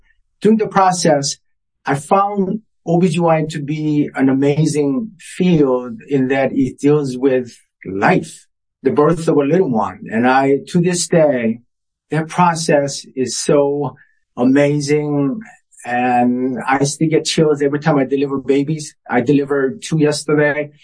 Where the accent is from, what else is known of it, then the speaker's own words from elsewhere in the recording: Ohio, United States; now in Boston, United States; Yes, I was raised in Ohio.